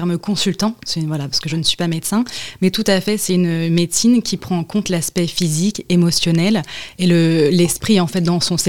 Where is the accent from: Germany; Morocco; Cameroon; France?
France; Grand Est; Alors donc je viens de Champagne-Ardenne, je suis arrivée en Vendée il y a un peu plus de 2 ans.